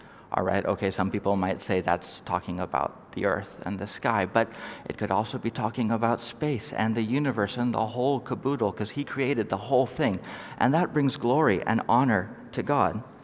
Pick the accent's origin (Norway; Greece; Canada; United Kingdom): Norway; I may sound American. I am not American. I originally come from Norway. Norway's a small place. We're generally pretty low-key, not a whole lot we're famous for.